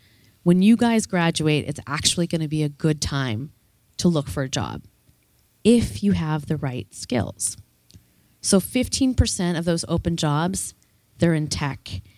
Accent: United States; I believe it's important as an American

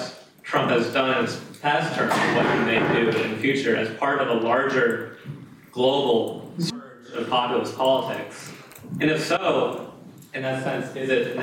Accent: New York, United States; I'm from New York State.

